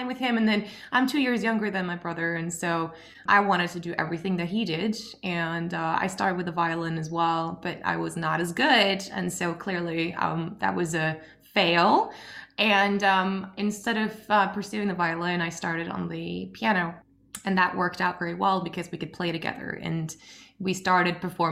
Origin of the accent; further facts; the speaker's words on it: Norway; And we grew up just outside Oslo in Norway.